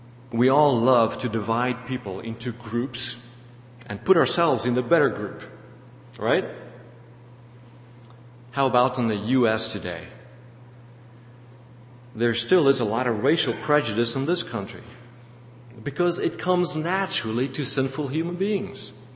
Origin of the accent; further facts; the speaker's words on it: South Africa; I grew up as a racist. Growing up in South Africa, I was prejudiced against black people. I thought that I was better than they are just by virtue of the fact that I have white skin and they have black skin.